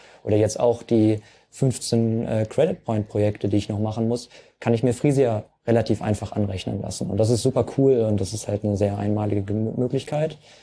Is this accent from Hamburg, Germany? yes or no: yes; Hamburg, Germany; ich komme aus Hamburg und bin fürs Studium nach Lübeck gegangen.